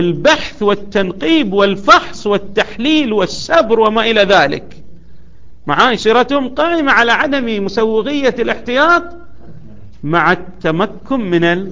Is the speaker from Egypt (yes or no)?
no; Al-Ahsa, Eastern Province, Saudi Arabia; وإن كانت مو بعربية بس مستخدمة عندنا في الأحساء